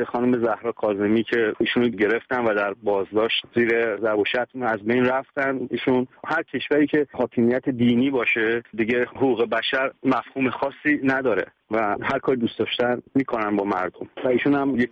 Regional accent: Iran; من یه ایرانی هستم

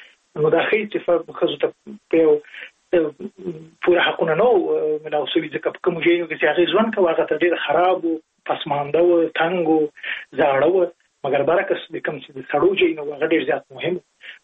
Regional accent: Jalalabad, Nangarhar, Afghanistan; زه په جلال آباد کې لوی سوی

